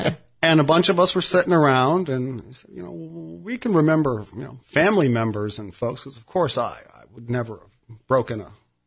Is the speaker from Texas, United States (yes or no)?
no; Florida, United States; I'm kind of a Florida kid. I have a lot of roots in the community, and I've wandered off a couple times in this great nation of ours